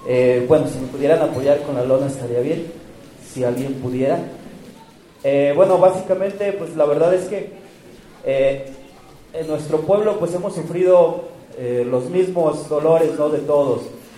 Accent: Lagos de Moreno, Jalisco, Mexico; vengo de la comunidad de San Juan de la Laguna, en Lagos de Moreno, en Jalisco.

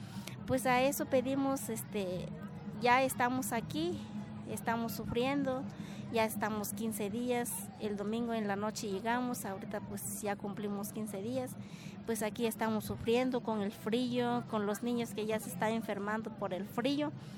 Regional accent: Tlaltepanapa, Puebla, Mexico; Soy de Tlaltepanapa, municipio de Xtlala.

